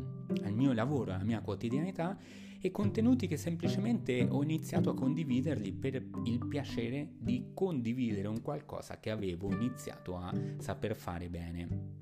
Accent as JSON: {"language": "Italian", "region": "Buenos Aires", "country": "Argentina", "second_language": "Italian", "said": "io sono argentino"}